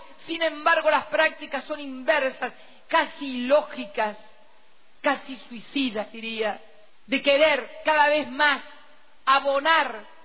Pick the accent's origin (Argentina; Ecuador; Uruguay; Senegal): Argentina; ¿Cómo piensan que somos los argentinos el peligro?